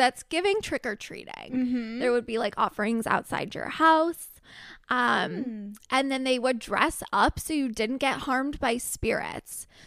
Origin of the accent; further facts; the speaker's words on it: Ireland; That's Irish, right? Yeah. Okay. I'm Irish.